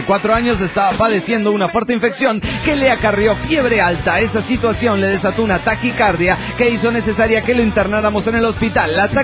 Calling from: Tuluá, Valle del Cauca, Colombia; de Tuluay, Cartago, Colombia.

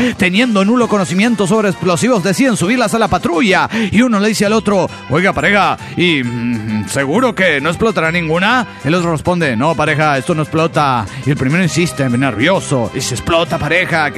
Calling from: Coatzacoalcos, Veracruz, Mexico; Hola, ¿qué tal? ¿Cómo están todos?

